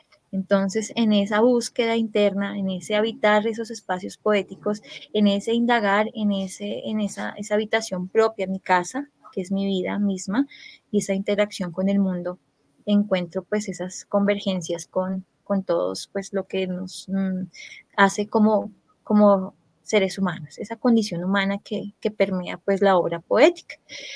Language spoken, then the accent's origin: Spanish; Soacha, Cundinamarca, Colombia; also born or lived in Bogotá; Yo nací en Bogotá, pero desde bebé vivo en el municipio de Soacha.